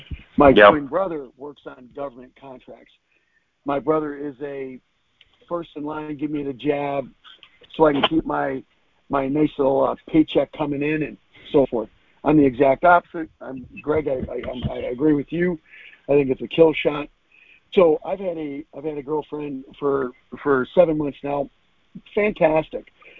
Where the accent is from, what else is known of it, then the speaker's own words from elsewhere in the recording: Webster, New York, United States; I'm from Rochester, New York. Actually, Webster, New York. I grew up there.